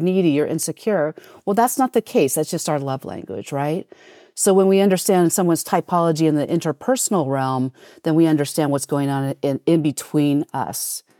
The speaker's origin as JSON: {"language": "English", "country": "United States", "said": "And of course, being an American, I judged them as terrible parents."}